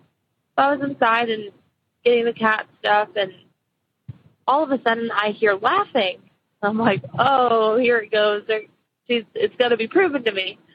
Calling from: Texas, United States; also born or lived in Lafayette, Louisiana

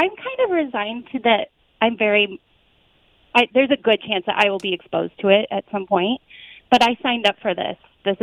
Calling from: Phoenix, Arizona, United States; from Phoenix, Arizona.

